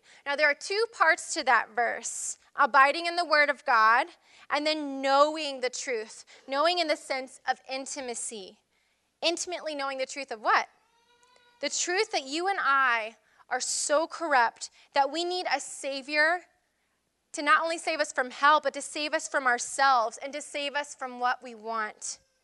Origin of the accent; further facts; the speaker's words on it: Scotland, United Kingdom; And that's saying something because I'm Scottish.